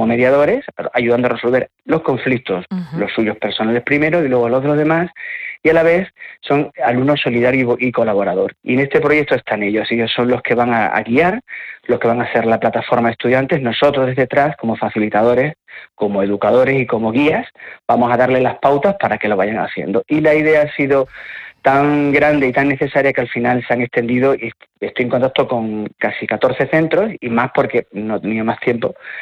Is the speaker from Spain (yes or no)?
yes; Cáceres, Extremadura, Spain; Yo soy de Extremadura, soy de Cáceres, no soy de esta zona